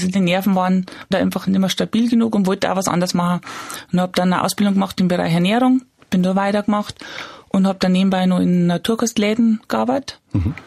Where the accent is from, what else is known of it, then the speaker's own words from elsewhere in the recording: Bavaria, Germany; Und bei uns in Bayern gibt es da mehr so die Knopfzieh, sagen wir, also Ziehharmonika.